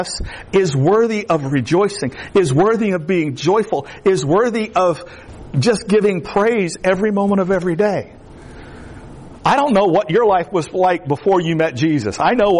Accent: Florida, United States; I grew up in the Everglades. You know, alligators, now pythons

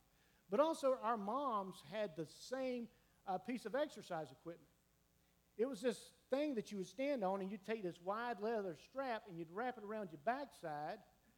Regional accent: Vidalia, Georgia, United States; Stephanie and I, we grew up 30 miles apart. I grew up in Vidalia.

